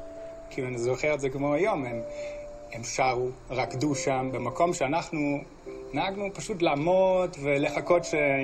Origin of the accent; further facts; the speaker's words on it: Germany; Hebrew is a second language; moved away as an adult; now in Israel; אני במגרמניה, אני 7 שנים בארץ, ועשיתי עלייה רשמית לפני 5 שנים אחרי שעברתי תהליך גיור